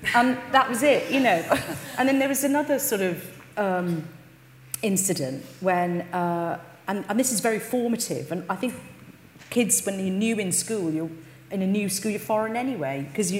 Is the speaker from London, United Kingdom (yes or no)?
no; Luton, East of England, United Kingdom; born there; when I was born in Luton, you know, and you sort of think, okay.